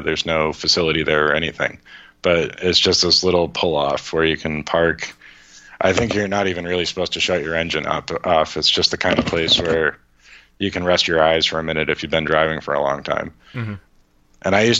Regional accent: Worcester, Massachusetts, United States; You know, like I'm from Worcester.

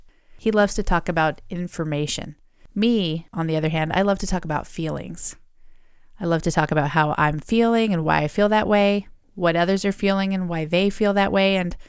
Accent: Iowa, United States; I was born and raised in Iowa. I grew up on a farm outside of a tiny little town.

